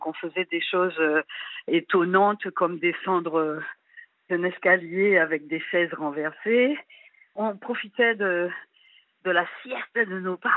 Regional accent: Schoelcher, Martinique; also born or lived in Fort-de-France; Je suis née à Fort-de-France, mais j'ai vécu à Chelcher. Chelcher, c'est quand on remonte vers le nord, à partir du centre de la Martinique.

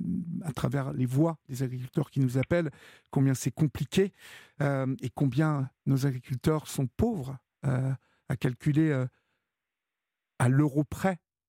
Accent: Évreux, Normandy, France; Vous savez que je suis originaire d'Évreux, pour celles et ceux qui me connaissent.

